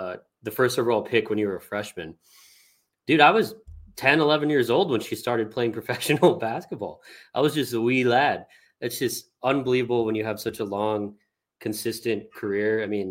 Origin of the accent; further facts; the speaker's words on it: Phoenix, Arizona, United States; Obviously, I didn't grow up as a basketball fan, but I grew up as a sports fan, and growing up in Phoenix, everybody knew who Diana Taurasi was.